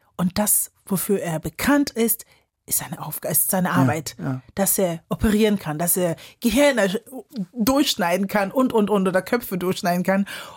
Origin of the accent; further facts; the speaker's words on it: Kiel, Schleswig-Holstein, Germany; also born or lived in Ghana; ich bin in Ghana geboren und bin in Kiel aufgewachsen. So. Und hab einen deutschen Pass